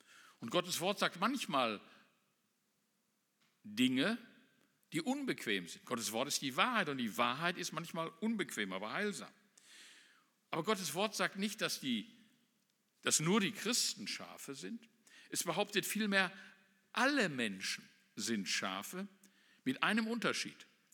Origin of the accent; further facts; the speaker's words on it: North Rhine-Westphalia, Germany; Ich bin im Ruhrgebiet aufgewachsen, da gab es viele Taubenzuchtvereine, so in den Bergmannsiedlungen